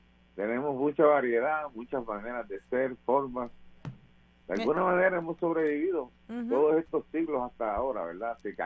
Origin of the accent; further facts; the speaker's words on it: Bayamón, Puerto Rico; born there; Yo soy nacido en Bayamón, pues, por herencia soy vaquero.